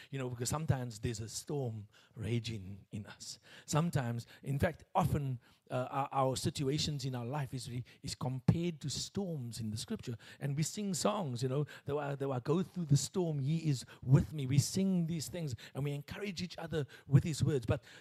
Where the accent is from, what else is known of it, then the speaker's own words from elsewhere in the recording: Cape Town, Western Cape, South Africa; we are all from Cape Town, but we don't all sound the same.